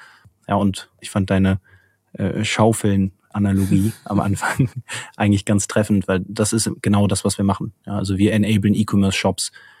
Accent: Cologne, North Rhine-Westphalia, Germany; Genau, also wir sind beide aus Köln

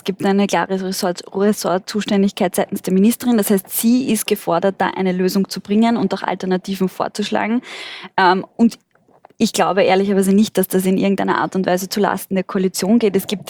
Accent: Vienna, Austria; und ich komme ja selbst aus Wien

